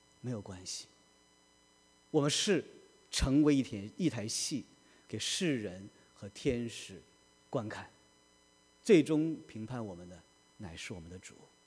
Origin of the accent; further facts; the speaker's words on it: China; 当然我是从国内大陆来的，